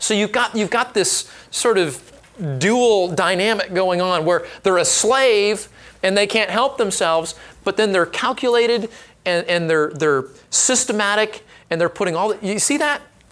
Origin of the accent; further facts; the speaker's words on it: California, United States; growing up in Orange County, we would go down to Corona or Newport or Huntington, and we would body surf, we'd bodyboard, play volleyball, the whole nine yards